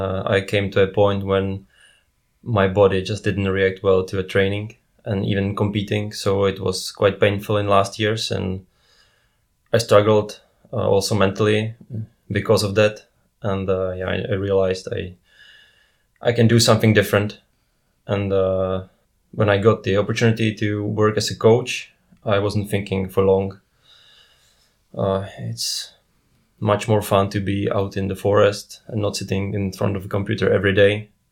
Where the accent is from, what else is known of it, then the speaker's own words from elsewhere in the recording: Šumperk, Olomouc Region, Czechia; I'm from Czech Republic. I come from the city of Šumperk, which is in the north of the east part of Czech Republic.